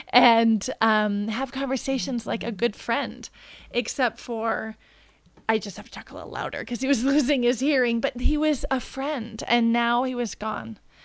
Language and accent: English; Williston, North Dakota, United States; I grew up in Williston, North Dakota